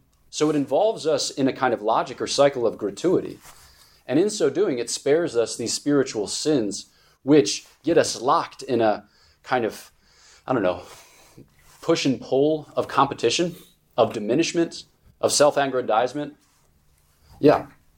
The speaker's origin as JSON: {"language": "English", "town": "Philadelphia", "region": "Pennsylvania", "country": "United States", "said": "So, like, I'm from Philadelphia. I talk fast, and I talk a little mean."}